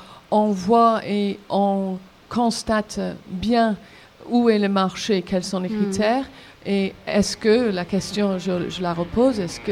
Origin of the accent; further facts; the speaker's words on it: Israel; Je viens d'Israël.